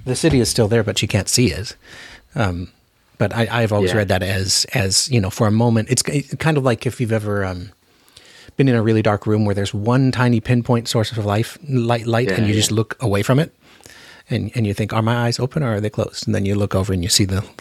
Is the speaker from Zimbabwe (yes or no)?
no; Alaska, United States; And you know, I grew up in Alaska, so like I was used to going to sleep when it was light outside and waking up when it was light outside during the summer